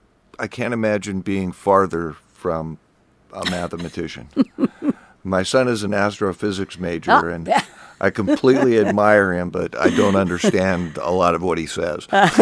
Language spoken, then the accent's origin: English; Washington, United States; Yeah, I was born and brought up on, my dad worked construction. And so for the first 6 or 7 years of my life, we just followed the work.